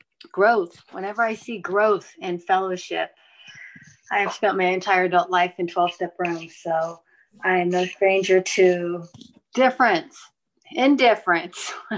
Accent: United States; because as a Filipino American, there's just

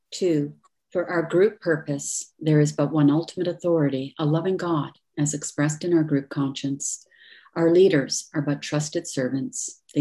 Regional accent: Toronto, Ontario, Canada; grateful adult child. I'm from Toronto, Ontario, Canada

